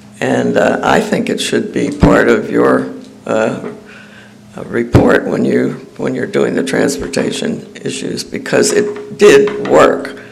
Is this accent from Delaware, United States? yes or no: yes; Lewes, Delaware, United States; and I am from Lewis.